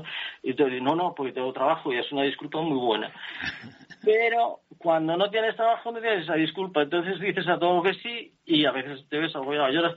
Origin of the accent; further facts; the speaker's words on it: Asturias, Spain; yo soy del occidente de Asturias, donde la Santa Compaña está muy presente